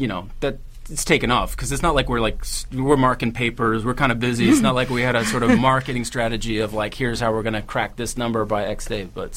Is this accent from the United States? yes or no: no; New Zealand; I'm a Kiwi also